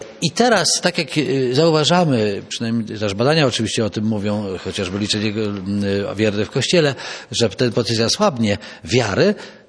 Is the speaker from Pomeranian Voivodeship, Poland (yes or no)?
yes; Sianowo, Pomeranian Voivodeship, Poland; Ja się wychowałem właśnie w parafii Sianowskiej, tam gdzie jest sanktuarium Królowej Kaszub.